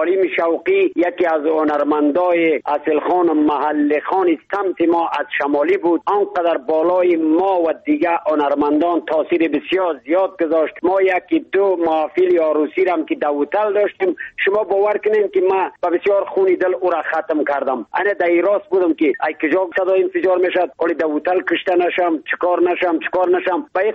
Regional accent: Badakhshan, Afghanistan

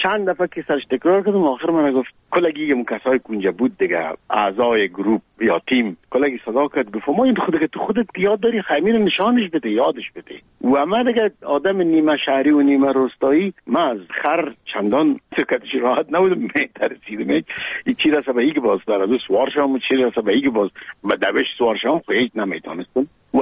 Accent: Kabul, Afghanistan; من در کابل به دنیا آمدیم، در چهاردی کابل. مکتب ابتدایی را در یک مکتب به نام غازی عبدالله خان تمام کردیم و بعدش لیسه عبیدیه

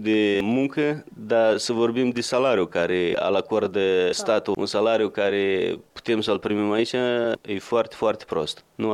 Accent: Moldova; că suntem moldoveni.

